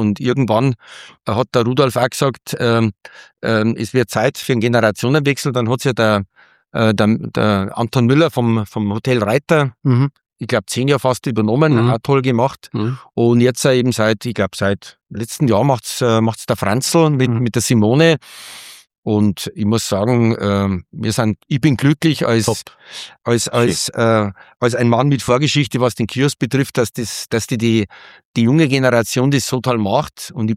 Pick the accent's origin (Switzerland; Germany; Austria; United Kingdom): Germany; Tegernsee, Bavaria; Ich bin ja am Tegernsee aufgewachsen